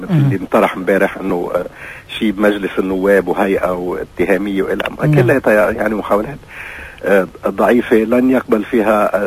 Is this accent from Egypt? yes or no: no; Lebanon; فالناس هلأ بحال اللي بيسموه نحن عادة لبنانيين كل من إيده أقوله